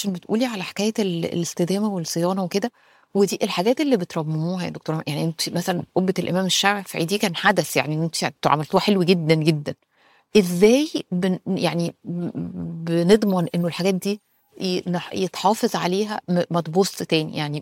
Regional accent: Egypt; ايه الحاجات اللي انت توصي انه احنا لازم كمصريين نزورها ونعرفها؟

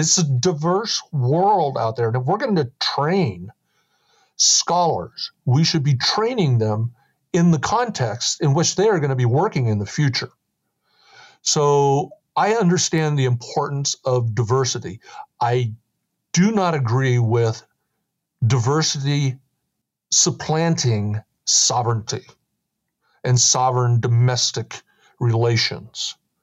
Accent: Oregon, United States; I'm from Oregon. I know Oregon. I knew all the tribal chairs.

